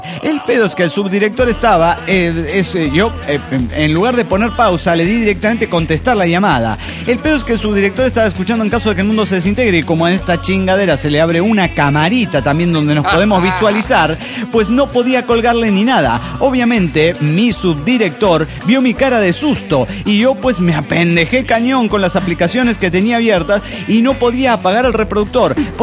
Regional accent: Guadalajara, Jalisco, Mexico; de Guadalajara, Jalisco, México.

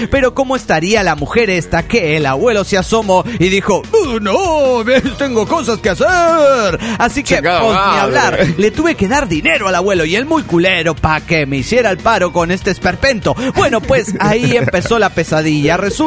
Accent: Parral, Chihuahua, Mexico; de Parral de Chihuahua, México.

